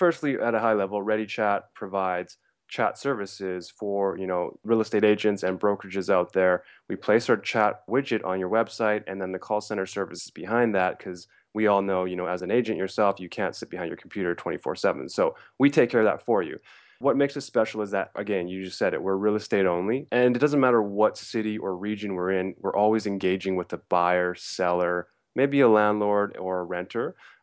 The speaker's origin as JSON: {"language": "English", "country": "Canada", "said": "And it's because we're Canadian. It's the mentality."}